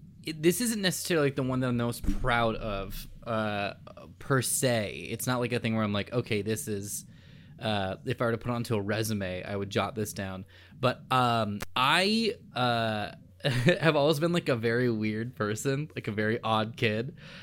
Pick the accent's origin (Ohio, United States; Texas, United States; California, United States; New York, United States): California, United States; San Jose; I'm from San Jose. Mm-hmm. It's a town that made me